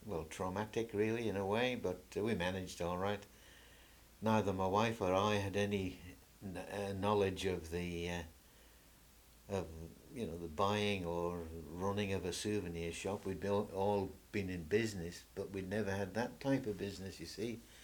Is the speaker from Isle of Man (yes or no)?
yes; Douglas, Isle of Man; born there; I live in Six Links Close. I was born in Douglas on the 21st of July 1922.